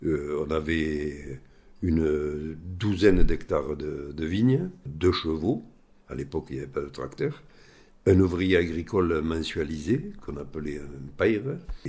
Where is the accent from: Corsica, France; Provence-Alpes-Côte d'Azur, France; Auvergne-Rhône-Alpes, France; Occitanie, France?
Occitanie, France; born there; Ben, je suis né à Saint-Tir, un petit village de l'Hérault. Je suis né en 1943, pendant la guerre.